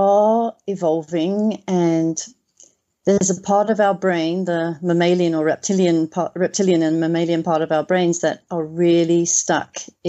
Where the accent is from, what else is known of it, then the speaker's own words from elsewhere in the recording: England, United Kingdom; born there; I was born in a Northern European Christian culture. I was born in England.